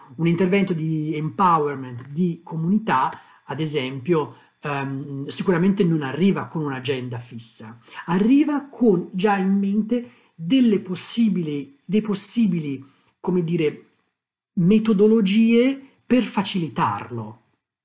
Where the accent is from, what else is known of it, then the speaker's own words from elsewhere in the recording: Tuscany, Italy; io ho vissuto molti anni a Firenze, io sono toscano